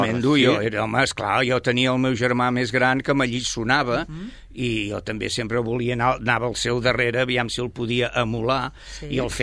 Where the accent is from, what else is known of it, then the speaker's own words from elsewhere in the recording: Sabadell, Catalonia, Spain; born there; Jo vaig néixer aquí a Sabadell